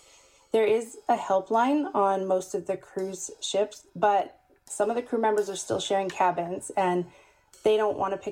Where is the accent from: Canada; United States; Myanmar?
Canada; I'm from Canada